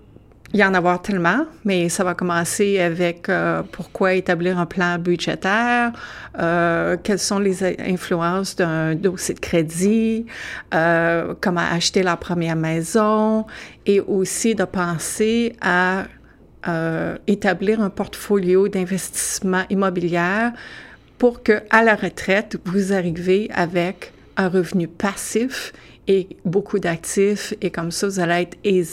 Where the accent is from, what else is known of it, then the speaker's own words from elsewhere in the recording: Quebec City, Quebec, Canada; now in Toronto, Canada; Originairement, je suis de Québec, et puis, mais ça fait au-dessus de 20 ans que je suis ici à Toronto.